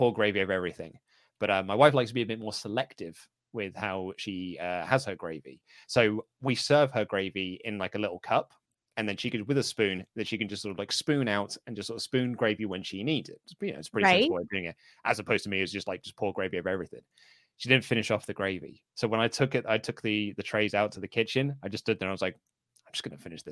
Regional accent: United Kingdom; maybe it's just because I'm British, I'm a brown sauce kind of guy.

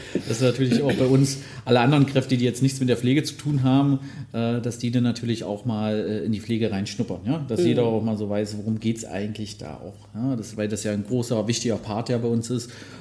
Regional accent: Magdeburg, Saxony-Anhalt, Germany; born there; Ich bin ja gebürtiger Magdeburger, habe ja auch da in der Nähe gelernt.

